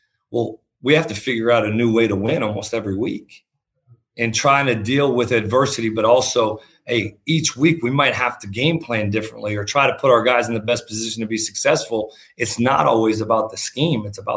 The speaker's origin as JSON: {"language": "English", "region": "Northeast", "country": "United States", "said": "And I'm from the Northeast, like you said, and then went out to L.A."}